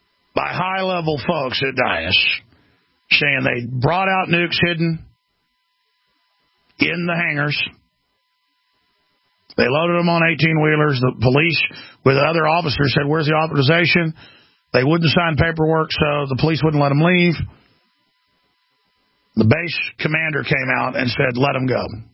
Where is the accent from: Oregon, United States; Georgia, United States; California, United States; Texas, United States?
Texas, United States; I'm from Texas. I butcher stuff.